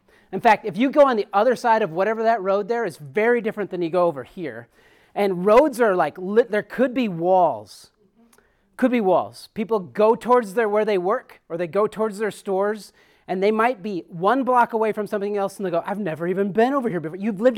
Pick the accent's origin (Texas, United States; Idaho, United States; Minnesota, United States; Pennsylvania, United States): Minnesota, United States; Upsala; And so I grew up in Upsala, Minnesota. Everybody's been to Upsala.